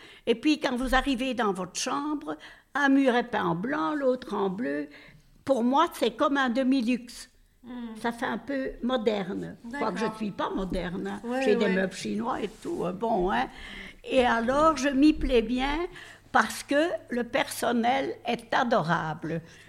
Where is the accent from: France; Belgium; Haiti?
Belgium; born there; Je suis née de parents italiens, mais je suis née en Belgique. Mon père est venu ici en 1922, après la Première Guerre.